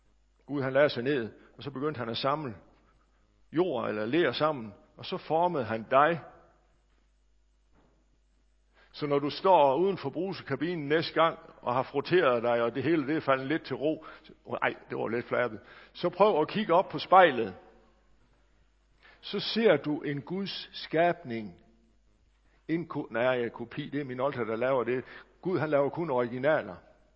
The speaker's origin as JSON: {"language": "Danish", "region": "North Denmark Region", "country": "Denmark", "said": "Det er jo sådan noget lommeteologi hjemme i Thy, men den er god nok."}